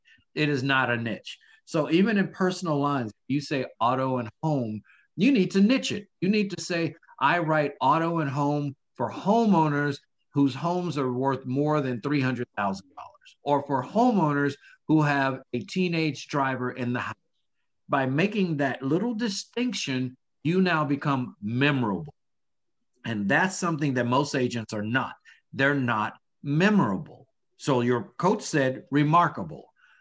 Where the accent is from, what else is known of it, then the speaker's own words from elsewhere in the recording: the South, United States; I'm from the South, so I say niches